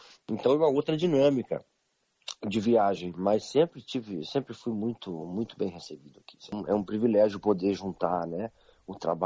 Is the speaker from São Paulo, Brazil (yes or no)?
no; Rio Grande do Sul, Brazil; eu cresci no Rio Grande do Sul, né? Eu nasci no Rio Grande do Sul, é o último estado brasileiro, um estado que faz fronteira, né? com dois países, né? Com a Argentina e com o Uruguai.